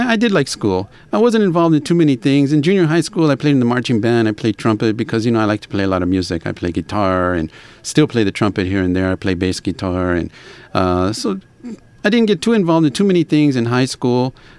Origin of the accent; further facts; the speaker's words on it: Los Angeles, California, United States; I grew up in L.A., right in the middle of all of the pandilleros and everything.